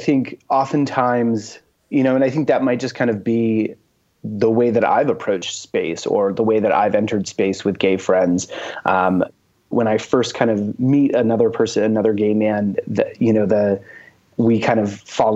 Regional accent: Maine, United States; I'm from Maine. We don't have a whole lot of LGBTQ persons

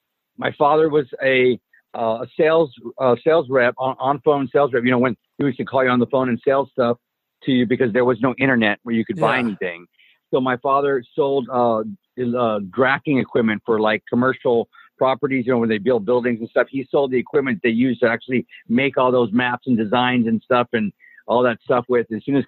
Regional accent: Helotes, Texas, United States; I grew up in a small town in Texas, Helotes, Texas, like population like 1,400 growing up.

